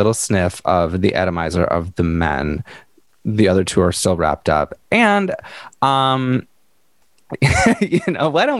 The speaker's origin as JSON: {"language": "English", "region": "Midwest", "country": "United States", "also_born_or_lived": "Wisconsin", "said": "I'm from the Midwest. I spent 8 years in Wisconsin. I know about a lot of snow."}